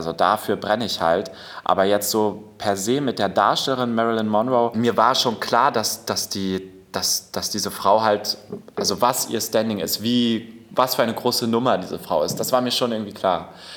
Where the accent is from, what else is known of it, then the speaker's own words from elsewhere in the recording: Cottbus, Brandenburg, Germany; also born or lived in Vienna, Austria; Aus Cottbus komme ich ursprünglich.